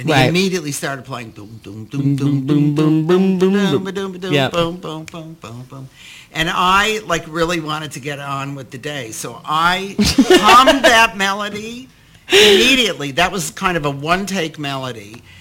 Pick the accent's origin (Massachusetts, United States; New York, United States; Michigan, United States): Michigan, United States; Detroit; swinging through the streets of Detroit, my hometown, which I did not know until I went and saw the movie.